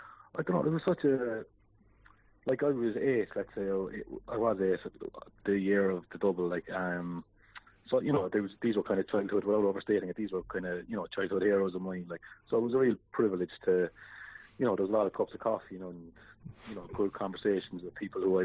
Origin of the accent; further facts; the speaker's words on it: Cork, Munster, Ireland; the fact that I am, in living in Cork, I'm from Cork, all my friends and family care about this as well